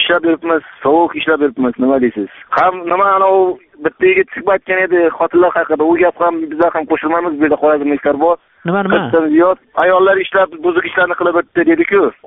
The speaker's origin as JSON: {"language": "Uzbek", "region": "Khorezm Region", "country": "Uzbekistan", "lives_now": "Khabarovsk, Russia", "said": "Ha, biz Xorazmdan, Xabarovsk yeridan."}